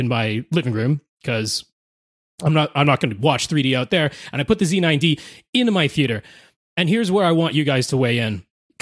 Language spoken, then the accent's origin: English; Canada; I am Canadian, so I am legally required to be a hockey viewer, and I live on the West Coast. I'm just outside of Vancouver